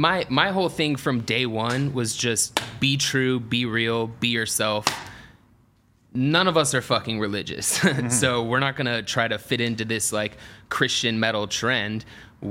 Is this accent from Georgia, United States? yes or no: yes; Atlanta, Georgia, United States; I grew up in Atlanta